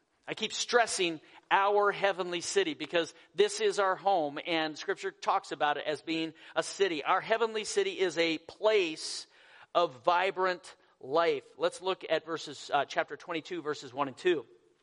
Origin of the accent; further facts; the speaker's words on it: Colorado, United States; Where I grew up in Colorado, we have the Colorado River going right through town.